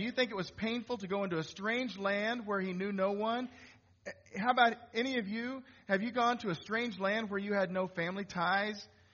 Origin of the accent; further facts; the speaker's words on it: Missouri, United States; Now, I grew up in Northwest Missouri. We have this nice, black, rich soil, right?